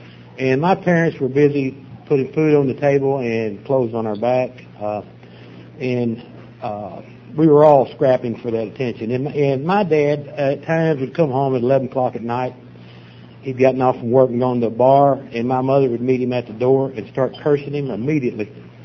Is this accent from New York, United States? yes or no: no; Knoxville, Tennessee, United States; Well, I grew up in Knoxville, Tennessee. I was the youngest of 14 kids, and I grew up in a four-room house.